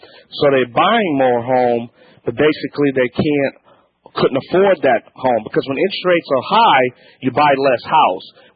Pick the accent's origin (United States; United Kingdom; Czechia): United States; Louisiana; I'm the Cajun Man from the Bayou Land.